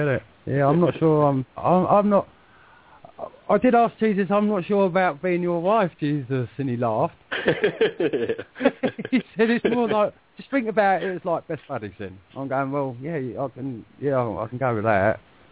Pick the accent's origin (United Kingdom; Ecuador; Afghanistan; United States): United Kingdom; England; Yeah, but don't forget, I'm Christian English, which is not that holy, really.